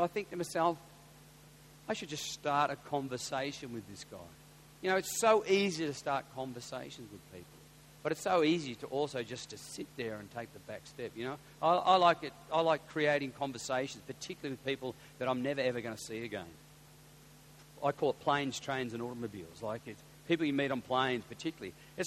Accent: Coffs Harbour, New South Wales, Australia; I'm down here, I'm from Coffs Harbour

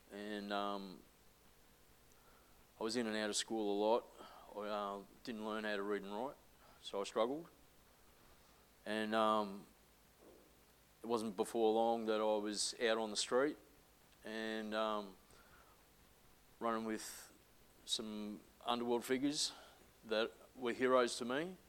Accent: Brisbane, Queensland, Australia; born there; I was born in Brisbane, and I'd come from a home that was ripe of domestic violence

